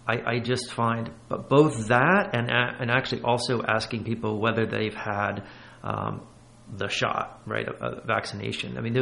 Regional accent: United States; it's just disgusting to me as an American.

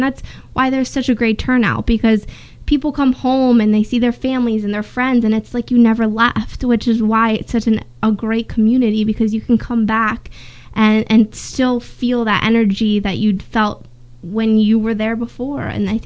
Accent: Phillipsburg, New Jersey, United States; Phillipsburg is much different than Easton, and I was born and raised in Phillipsburg, and so Easton was very new to me when I came in.

